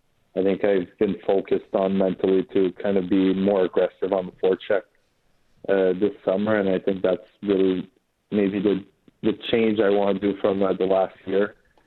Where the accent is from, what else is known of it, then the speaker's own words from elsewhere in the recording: Montreal, Quebec, Canada; coming back to Canada is always fun, you know, being born and raised in Montreal.